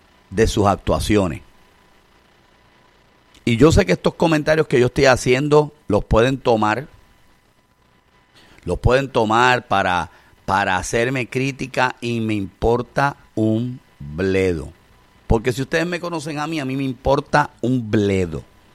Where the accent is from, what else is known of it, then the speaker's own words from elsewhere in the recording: Puerto Rico; te hace sentir orgulloso de decir yo soy boricua.